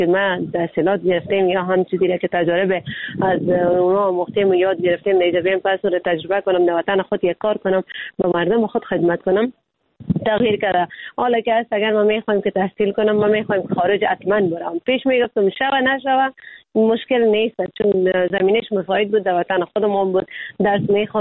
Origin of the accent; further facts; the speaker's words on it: Afghanistan; ما خود ما افغان هستیم